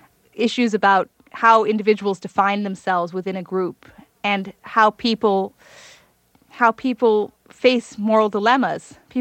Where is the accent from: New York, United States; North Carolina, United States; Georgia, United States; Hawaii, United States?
Hawaii, United States; I tell people some of my fondest memories of growing up in Hawaii was every Passover for our Seder, we had our Seder outside. So that was a little bit of Hawaii there. That's an unusual thing to do here on the mainland.